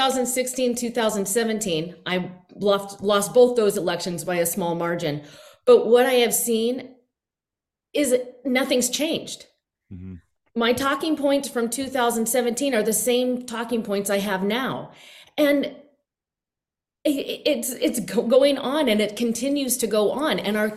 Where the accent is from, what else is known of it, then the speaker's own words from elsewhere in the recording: Anchorage, Alaska, United States; Well, I was born and raised in Anchorage, and I went to all the public schools here in Anchorage.